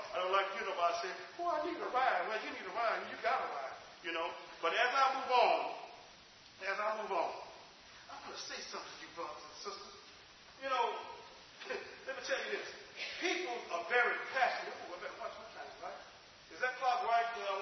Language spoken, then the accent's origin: English; Louisiana, United States; I come from the South. So from Louisiana, we have crawfish.